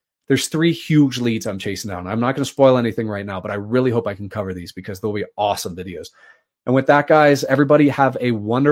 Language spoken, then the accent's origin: English; Cincinnati, Ohio, United States; I hope one day I can go to his archive in Cincinnati, my hometown, and look into there.